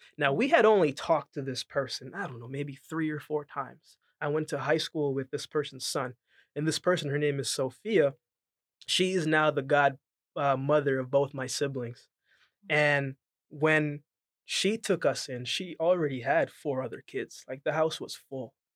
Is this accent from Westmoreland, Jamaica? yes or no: yes; Negril, Westmoreland, Jamaica; I was born in Jamaica, Save Lamar, Jamaica, but I grew up between Westmoreland and Negril. So I spent a lot of time with my grandparents